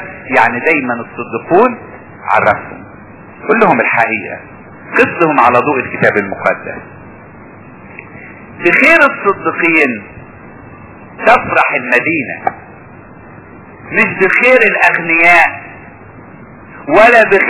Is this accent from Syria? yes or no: no; Upper Egypt, Egypt; عندنا في الصعيد